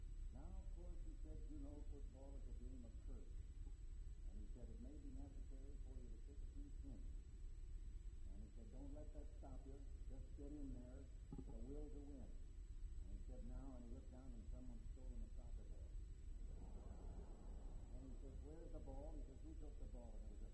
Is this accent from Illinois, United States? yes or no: yes; Illinois, United States; It took place right near my hometown in northern Illinois.